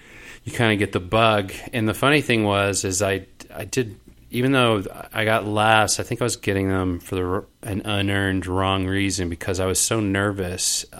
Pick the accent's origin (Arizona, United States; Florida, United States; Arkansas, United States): Arkansas, United States; Little Rock; Arkansas, Little Rock, Arkansas.